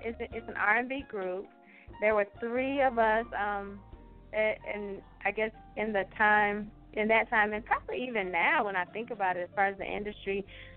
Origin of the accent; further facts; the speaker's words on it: Los Angeles, California, United States; now in South Carolina, United States; Currently I dwell in South Carolina. I'm originally from Los Angeles